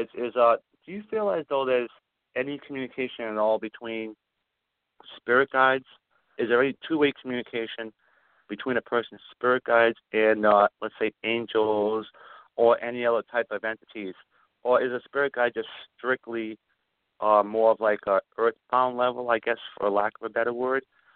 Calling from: Massachusetts, United States; I'm calling from Massachusetts.

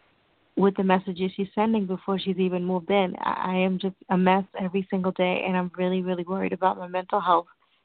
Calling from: New York, United States; Hello, you guys are talking to … I'm calling from New York.

